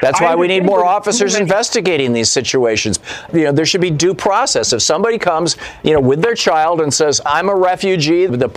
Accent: United States; Julio, I am not a Venezuelan. I'm an American, and I'm concerned about what is being done in my country

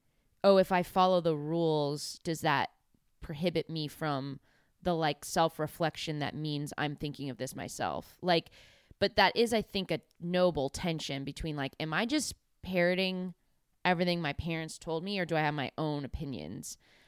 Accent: California, United States; I'm going to play up that I'm from California. I think that's going to hit in the Midwest.

